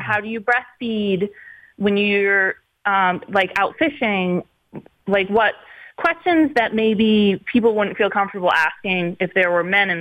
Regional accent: Machias, Maine, United States; now in Gray, United States; But I was born and raised in Metrolla, down east in Washington County, and now I live in Gray on Crystal Lake

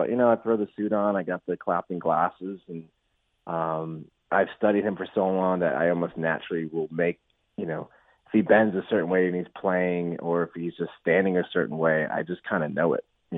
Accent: Massachusetts, United States; You know, when I was 17, I grew up in Massachusetts in the original House of Blues in Boston, which was this little, tiny, like 200-seat little shack-looking thing.

